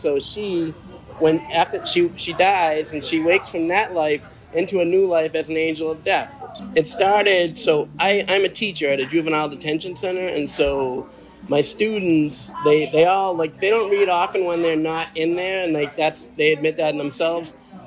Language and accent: English; Easton, Massachusetts, United States; I grew up in Easton, born and raised, and I currently live in Easton with my wife and my kids.